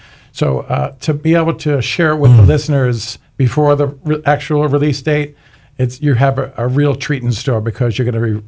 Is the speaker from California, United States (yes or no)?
no; New York, United States; now in Florida, United States; my mother was a radio soloist at Calvary Baptist in New York. I grew up in New York and came to Florida, and you know, at an early age, I started ministering and singing